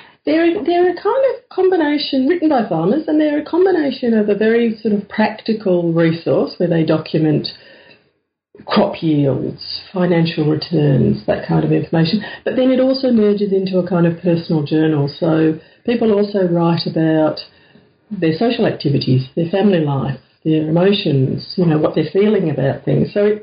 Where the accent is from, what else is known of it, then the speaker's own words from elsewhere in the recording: Australia; Well, being Australian, I'd lived with drought for my entire life, but the real catalyst was when I'd just moved to a small property in rural Victoria in southeastern Australia